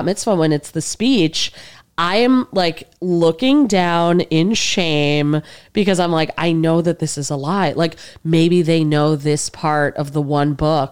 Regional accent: New Jersey, United States; So I went to Mariah, which is a Jewish day school in Englewood, New Jersey. And then I went to Ramaz on the Upper East Side.

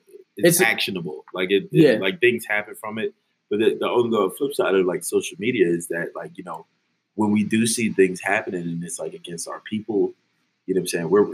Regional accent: Atlantic City, New Jersey, United States; Like, I'm from Atlantic City. Mm-hmm. We're basically the same city, built on casinos and things like that.

